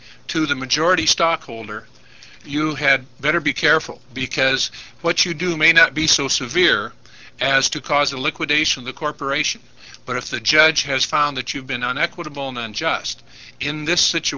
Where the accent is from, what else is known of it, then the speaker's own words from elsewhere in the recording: Rapid City, South Dakota, United States; I'm from Rapid City, South Dakota, but I'm appearing here on my own behalf and as a practicing attorney.